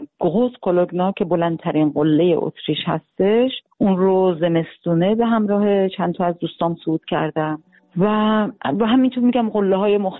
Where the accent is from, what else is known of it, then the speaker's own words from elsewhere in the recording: Iran; moved away as an adult; now in Germany; حالا خواهرم ترجمه میکنه دیگه، من سنگنوردم، تازه از ایران اومدم، یه 2-3 هفته است اومدم